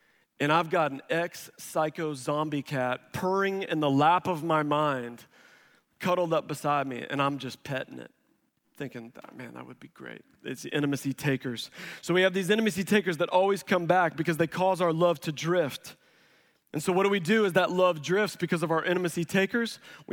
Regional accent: Missouri, United States; Growing up in Missouri, we'd be out fishing on Table Rock Lake.

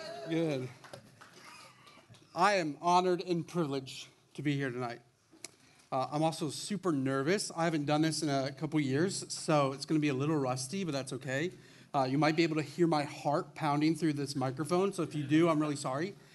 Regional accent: Toledo, Ohio, United States; So I grew up in Toledo, Ohio, where we're about 45 minutes outside of Canada. I grew up playing hockey. We have four seasons. We also have a lot of snow.

